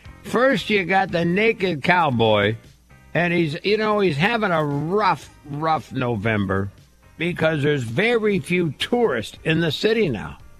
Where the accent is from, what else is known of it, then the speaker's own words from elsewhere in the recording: Midwest, United States; I grew up in the Midwest, it was de-pantsing.